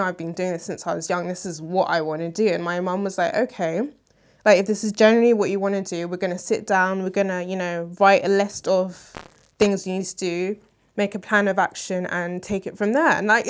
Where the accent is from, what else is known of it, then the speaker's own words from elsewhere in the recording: Nigeria; because I know that I'm Nigerian